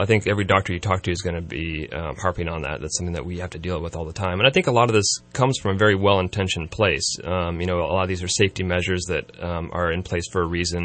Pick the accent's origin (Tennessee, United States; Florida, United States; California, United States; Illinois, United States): California, United States; Mount Shasta; I'm from Mount Shasta originally.